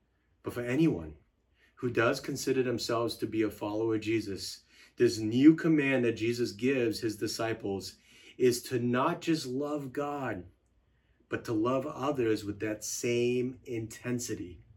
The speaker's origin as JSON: {"language": "English", "country": "United States", "tie": "born or raised there", "said": "Growing up in America, I wore exactly what my surroundings were telling me to wear."}